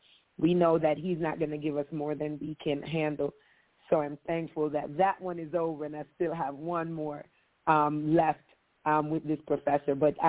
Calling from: Maryland, United States; I'm calling from the Maryland, D.C., Virginia

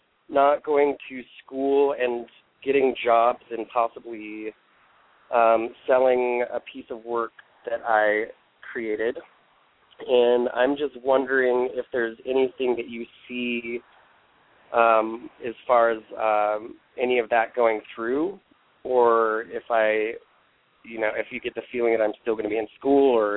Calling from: Seattle, Washington, United States; I am from Seattle

